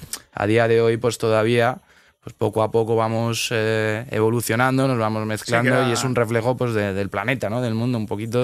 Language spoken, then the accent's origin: Spanish; Spain; pues soy español. Sí, pero ¿español de dónde? Y efectivamente, mi padre no era de aquí.